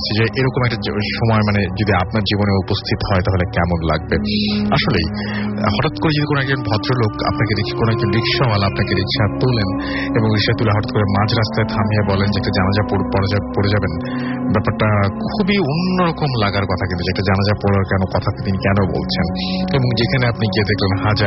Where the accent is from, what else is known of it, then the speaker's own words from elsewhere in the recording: Dhadua, Khulna Division, Bangladesh; আমাদের বাড়ি খুলনা জেলার বাটিয়াঘাটা থানার ধাদুয়া গ্রামে। ওই সময় আমাদের এলাকার কোনো ডাক্তার ছিলেন না